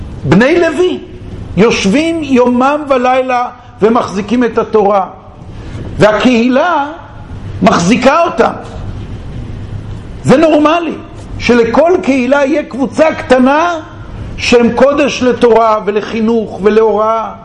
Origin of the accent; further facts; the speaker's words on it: Bnei Brak, Tel Aviv District, Israel; אני זוכר את זה לפני 40 שנה, כשהייתי ילד בבני ברק. אני למדתי בבני ברק.